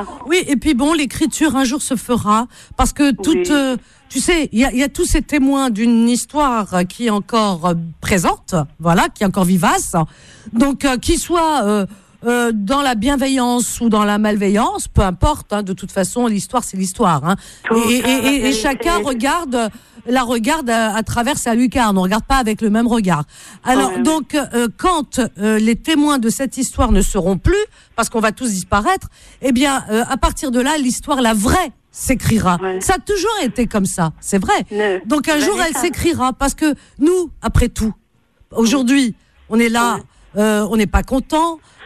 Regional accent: France; on est français

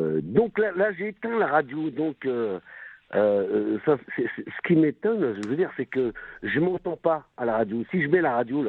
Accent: Fouka, Tipaza Province, Algeria; moi, je suis de Fouca, si vous connaissez.

